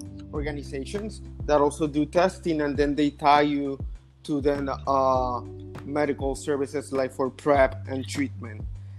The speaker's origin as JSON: {"language": "English", "country": "Puerto Rico", "lives_now": "San Juan, Puerto Rico", "said": "I have been living with HIV for 7.5 years now. I'm originally from Calle, Puerto Rico. It's a town in the center of the island. So I'm a little country boy in that sense. but I'm currently living in San Juan."}